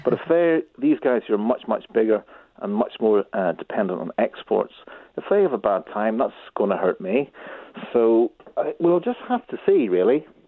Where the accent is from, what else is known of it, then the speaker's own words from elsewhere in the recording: Northern Ireland, United Kingdom; Because I'm from Northern Ireland, I've got a twin obsession with Irish linen, which used to be massive in Northern Ireland